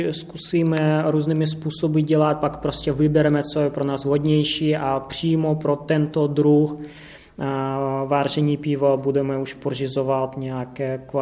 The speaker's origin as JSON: {"language": "Czech", "region": "Siberia", "country": "Russia", "said": "No, jsem ze Sibiře, ale kvasinky nejsou."}